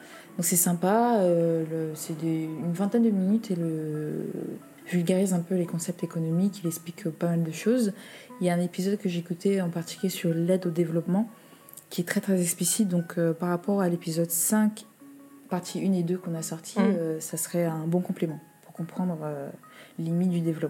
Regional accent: Cameroon; en tant que Camerounais, le kaba

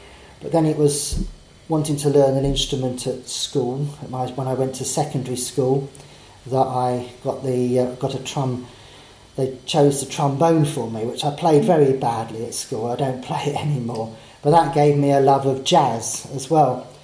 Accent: Orpington, London, United Kingdom; So I was brought up in Orpington in Kent, so I went to school near there

